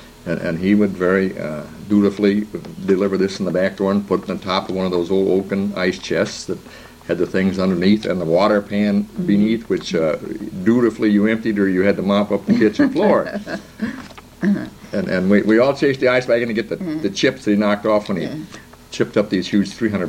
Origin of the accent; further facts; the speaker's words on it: Decatur, United States; born there; Well, I was born over on North Union Street, 1125 North Union, and I can remember it not all that well.